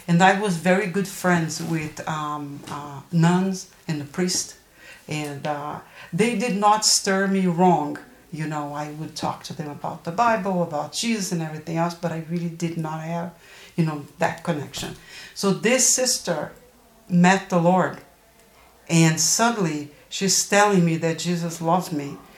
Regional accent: Brazil; moved away as an adult; now in United States; I am Brazilian. I grew up in Brazil, and I came to the U.S. I was 24 years old, so over 30 years ago. I'm 61 right now.

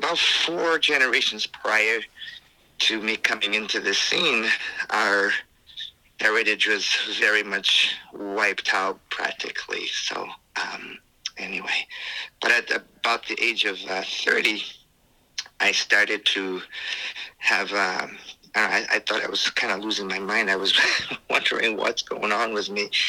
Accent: Angola; I was actually raised in a Christian home. I was raised in Angola, Africa, and it wasn't until I was 30 years of age that I discovered the big family secret that we are descendants of the people of Israel.

